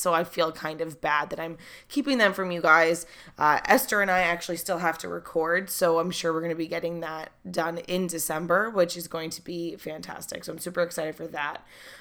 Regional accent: New York, United States; I know COVID was a huge, huge factor, especially as a New Yorker

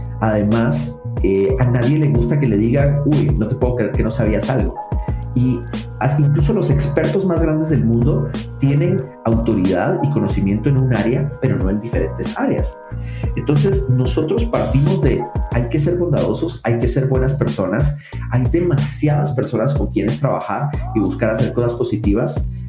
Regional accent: Guatemala; born there; Esta última semana tuve la oportunidad de estar en Guatemala, mi país natal.

